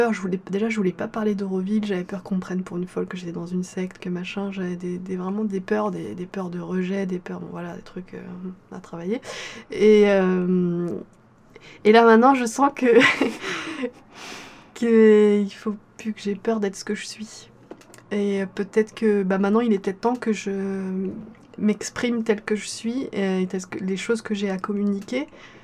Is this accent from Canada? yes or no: no; France; j'ai grandi en France avec une éducation totalement enfin, très française, très rigide, très publique